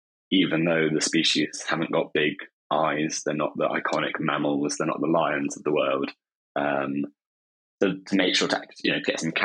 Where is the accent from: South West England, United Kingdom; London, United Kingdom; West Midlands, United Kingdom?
South West England, United Kingdom; And I grew up in North Devon on my dad's farm. My mum was a vet, and we lived by the sea